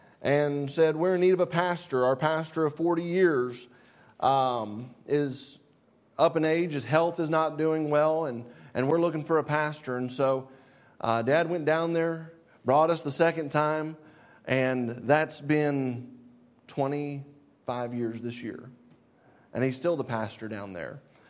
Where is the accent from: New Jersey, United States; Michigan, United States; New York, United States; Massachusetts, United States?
Michigan, United States; born there; also born or lived in Nebraska; I was born in Michigan. My dad surrendered to the ministry and took a pastorate in Omaha, Nebraska.